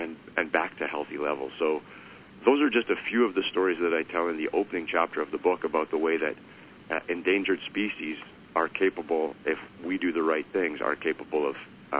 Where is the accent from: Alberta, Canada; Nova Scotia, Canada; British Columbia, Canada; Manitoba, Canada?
Alberta, Canada; I grew up in Alberta eating a tremendous amount of beef as a child because my uncle had a cattle ranch.